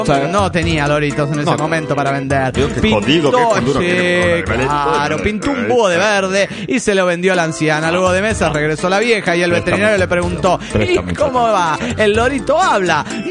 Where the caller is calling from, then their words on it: Mexico; de México.